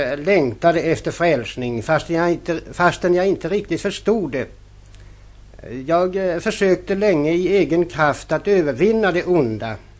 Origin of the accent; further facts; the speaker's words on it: Kalmar County, Sweden; Jag är nämligen smålänning och det är cirka 3 mil från Kalmar söderut.